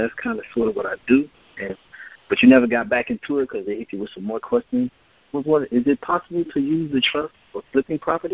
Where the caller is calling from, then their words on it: New Jersey, United States; Yeah, that's my New Jersey area code. I'm calling from New Jersey.